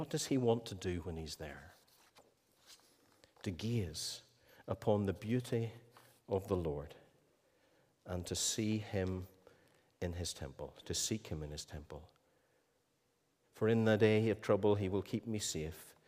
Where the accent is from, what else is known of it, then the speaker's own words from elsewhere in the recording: Ballycastle, Northern Ireland, United Kingdom; I come from Ballycastle. I do think that Ballycastle is probably one of the most beautiful places in the world.